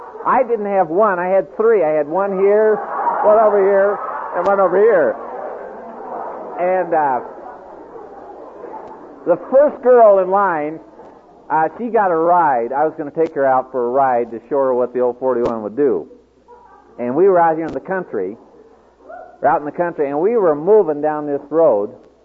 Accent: Kansas, United States; also born or lived in Iowa; I grew up down a little town. I was born in Iowa, but I grew up in a little town in southeast Kansas.

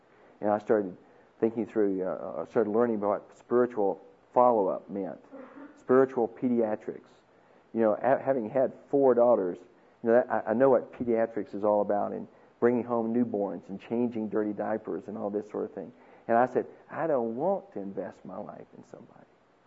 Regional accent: Van, Texas, United States; You know, I know it's the hub of the universe, but still, it's a small place.

